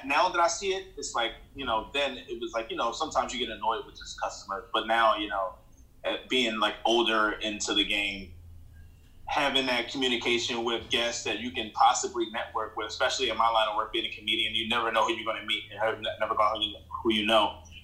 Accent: Philadelphia, Pennsylvania, United States; because like me growing up in North Philly, I knew nothing about Jameson.

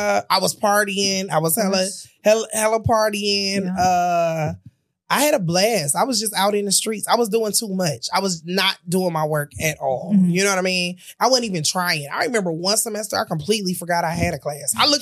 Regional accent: Detroit, Michigan, United States; I'm from Detroit.

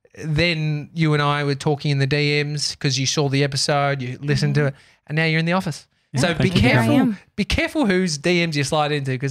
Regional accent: United States; As an American, I think Americans, without sounding rude, can come across rude sometimes.

